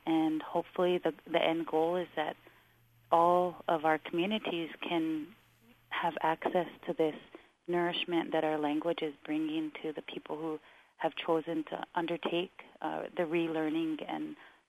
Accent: South Dakota, United States; I'm Lakota, but I don't speak Lakota and I don't understand Lakota. And I was raised in Lakota country

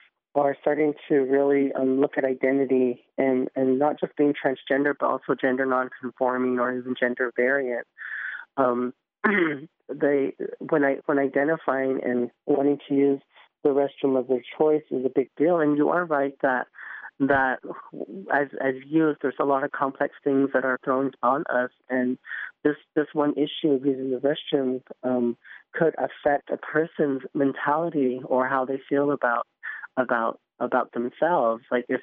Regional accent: San Augustine, United States; now in Albuquerque, United States; I am from Albuquerque, New Mexico, and originally from San Augustine. I'm just visiting D.C. for the moment.

